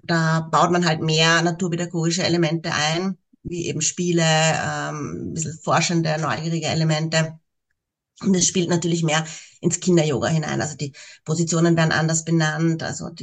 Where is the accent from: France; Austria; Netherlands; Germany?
Austria; ich bin aus Österreich, bin ja lebe im Süden von Wien und bin Mama von 3 Söhnen, 2 schon erwachsen.